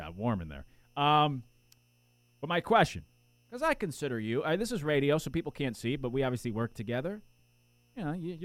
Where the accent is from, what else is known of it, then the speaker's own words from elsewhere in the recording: Connecticut, United States; I mean, I grew up in Connecticut. It may not be as hot as South Carolina, but it gets just, I mean, you know, it's still 90 degrees and humid usually in Connecticut by July.